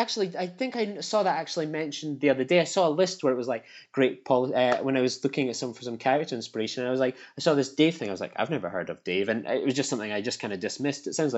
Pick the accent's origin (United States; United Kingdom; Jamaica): United Kingdom; Scotland; I take great pride as a Scotsman that Ron Swanson's favorite part of this holiday is coming to my home country.